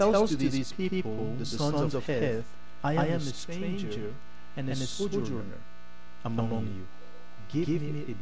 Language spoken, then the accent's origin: English; Cameroon; now in Canada; My temporary status is that I'm Canadian. My previous temporary status was that I was Cameroonian.